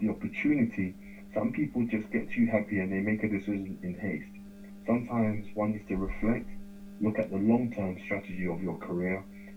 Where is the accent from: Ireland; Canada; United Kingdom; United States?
United Kingdom; born there; UK-born Ghanaian. My mother, my dad, if you cut my blood and you see my DNA, they will tell you that I am from the Ashanti region, the Jumokati Kese.